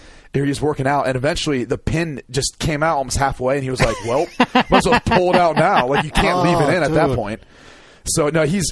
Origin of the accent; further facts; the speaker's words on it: Midwest, United States; I'm from the Midwest. I don't even know what good food is, but I like Chipotle.